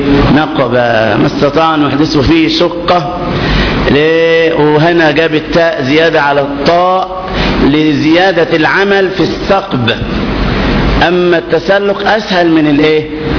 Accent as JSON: {"language": "Arabic", "country": "Egypt", "said": "احنا عندنا في مصر 20,000 عالم هاجروا أرض مصر في الحكم البائد"}